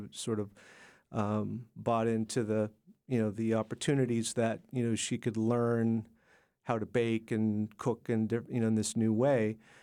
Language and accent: English; Seattle, Washington, United States; brought the whole family down to Seattle. And then that's where we ended up growing up in Seattle.